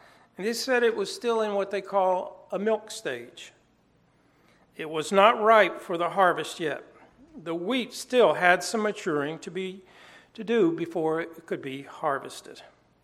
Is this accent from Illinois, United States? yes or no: no; Tennessee, United States; Growing up in Tennessee, we'd always go through Georgia, and we would always load up on these Georgia peaches.